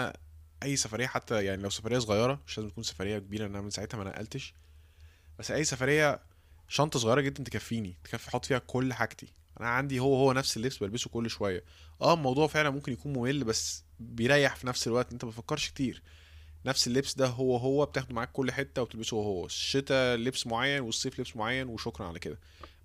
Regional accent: Cairo, Cairo Governorate, Egypt; وانا من سكان القاهرة ومواليد القاهرة وحياتي كلها في القاهرة

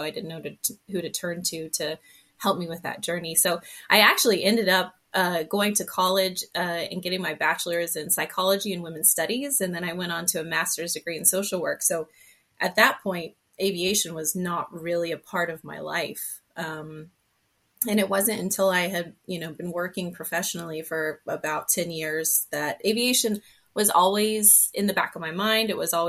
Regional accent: Florida, United States; I'm from Florida and he's from Northern New York.

